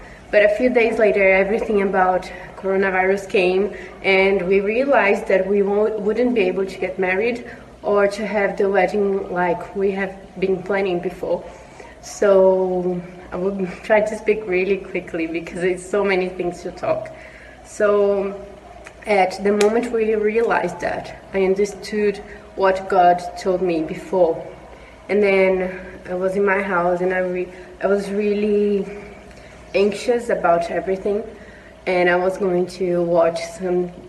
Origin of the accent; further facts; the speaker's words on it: Brazil; English is a second language; Hi everyone … I'm from Brazil.